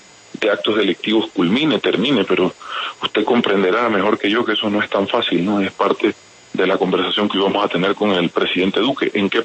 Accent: Ecuador; nosotros también como ecuatorianos, la tenacidad y la capacidad para superar este y otros problemas

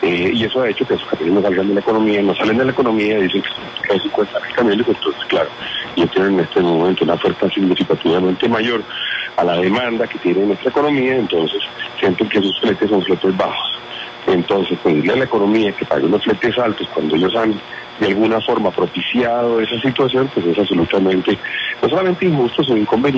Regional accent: Colombia; lo que hemos sufrido, digamos, como colombianos

